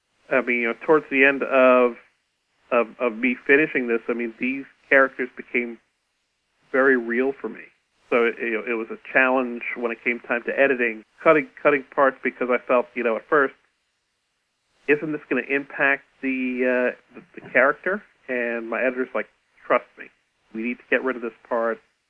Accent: Long Island, New York, United States; So I grew up on Long Island in this town. I mean, this town is real.

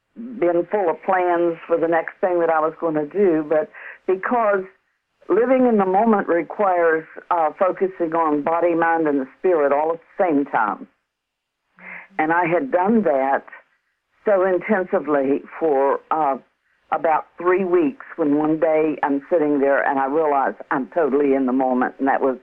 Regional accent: West Virginia, United States; And I grew up in West Virginia, so I have lots of experiences with taking a stand.

